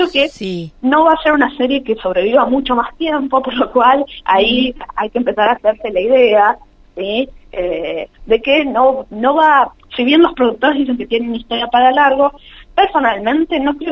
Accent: Argentina; nosotros como argentinos tenemos como esa idea común

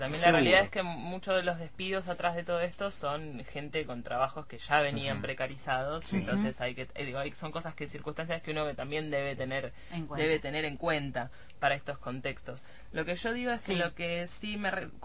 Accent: La Plata, Buenos Aires Province, Argentina; también nosotros porque somos platenses

